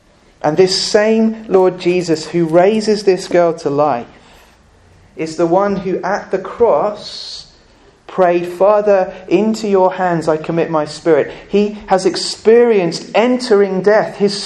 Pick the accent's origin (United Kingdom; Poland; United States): United Kingdom; England; Sounds very arrogant. We're very English sometimes, aren't we?